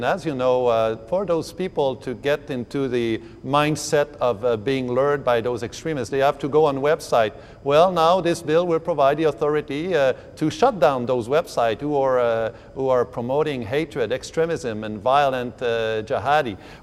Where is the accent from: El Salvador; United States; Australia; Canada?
Canada; those terrorists are willing to stop us from being what we are, from being Canadian, actually, basically.